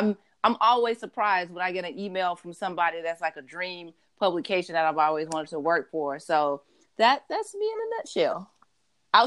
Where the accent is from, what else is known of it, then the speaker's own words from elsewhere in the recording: Birmingham, Alabama, United States; moved away as an adult; now in Atlanta, United States; based in Atlanta, born and raised in Birmingham, moved over here to kind of give myself a bigger and better challenge